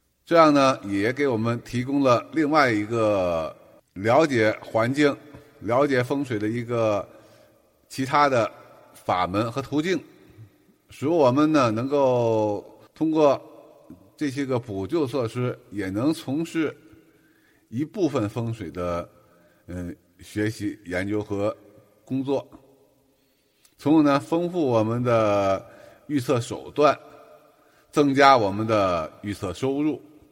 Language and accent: Chinese; Tianjin, China; 我来自于天津，